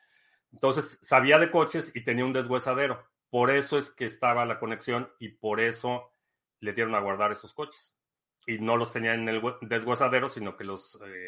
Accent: Mexico; Para quienes crecimos en México, en 1982, eso era impensable

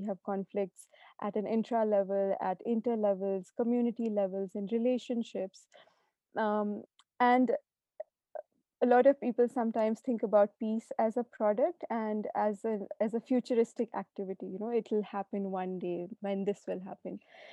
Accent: Jammu and Kashmir, India; because I came from Kashmir. I saw a lot of pain and conflict around me.

